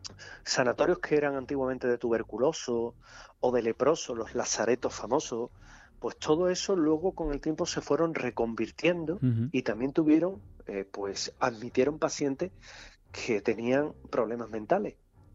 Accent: Andalusia, Spain; accent: Andalusian; yo con mi típico acento andaluz

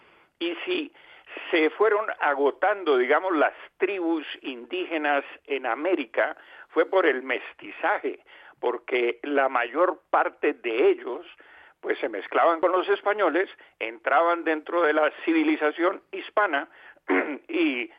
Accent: Colombia; Pues mira, en mi tierra, en Colombia, tenemos un aforismo

